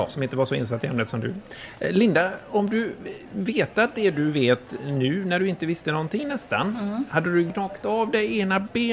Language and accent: Swedish; Gråbo, Västra Götaland County, Sweden; Hemma i Gråbo där så har vi något som heter grobbling.